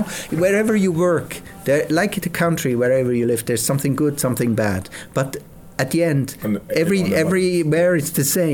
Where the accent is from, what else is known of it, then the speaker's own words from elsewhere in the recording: Switzerland; first language German; English is a second language; My mother tongue is German. And I spoke good English already at that time. But French is difficult for us.